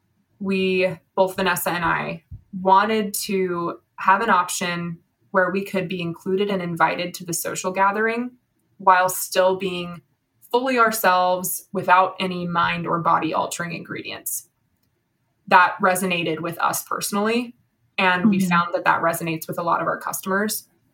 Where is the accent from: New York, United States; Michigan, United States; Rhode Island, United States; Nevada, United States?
Nevada, United States; Las Vegas; You organized a great trade show in Las Vegas. Like I said, I got to go to my hometown and enjoy that that show.